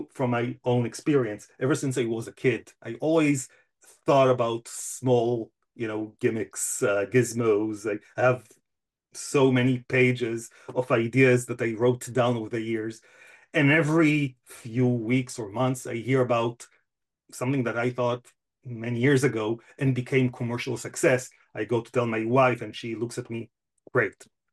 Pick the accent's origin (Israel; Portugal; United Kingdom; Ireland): Israel; moved away as an adult; now in United States; growing up in Israel, we were told and taught to be part of the community, to always contribute, to always volunteer.